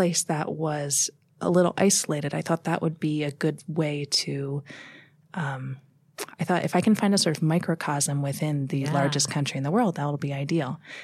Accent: United States; Yes, I'm very American. I have no Russian heritage.

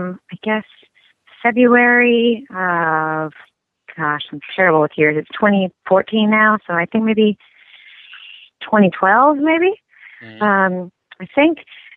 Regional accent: Austin, Texas, United States; I grew up in Austin, Texas, which is called the live musical capital of the world.

